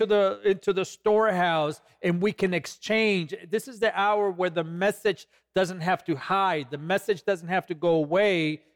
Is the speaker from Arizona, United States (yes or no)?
no; California, United States; when I look at the headlines and I look at people in California, my home state